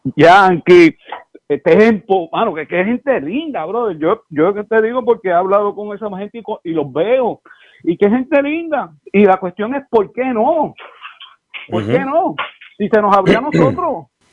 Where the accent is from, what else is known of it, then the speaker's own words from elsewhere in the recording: Puerto Rico; muchos puertorriqueños, digo tan puertorriqueños, pues eso somos nosotros, conocemos del Señor